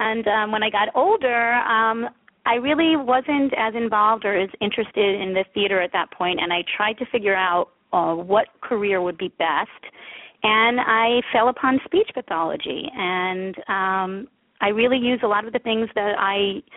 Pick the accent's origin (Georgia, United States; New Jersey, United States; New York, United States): New York, United States; Merrick; I grew up in Merrick, Long Island, which is a suburb of New York City, with my parents and an older sister and a poodle named Muffin Taffy Fluffy.